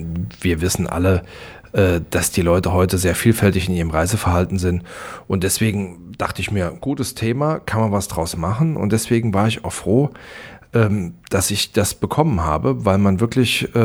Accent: Saarland, Germany; Ich habe mich nie nur auf meine Heimatregion versteift.

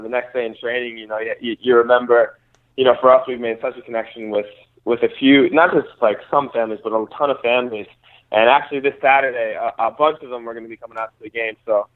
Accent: New York, United States; For sure. Yeah, I was, growing up, I grew up in New York.

